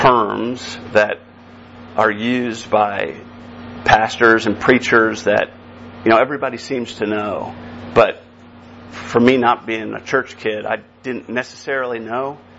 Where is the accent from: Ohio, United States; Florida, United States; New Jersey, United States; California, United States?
New Jersey, United States; I grew up in New Jersey. And in the Northeast, there's a lot of religion.